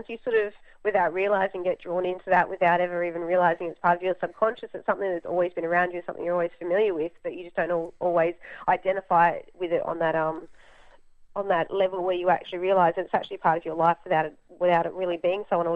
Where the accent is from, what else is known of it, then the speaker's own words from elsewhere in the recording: Townsville, Queensland, Australia; I grew up in a military town. I grew up in Townsville, so I was fairly well surrounded by soldiers and the military for most of my life.